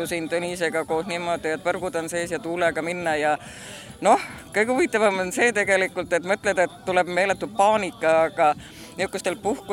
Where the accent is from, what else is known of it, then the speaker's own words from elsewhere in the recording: Saare County, Estonia; Suite ikka lastakse Saaremaale, kuigi ma olen saarlane.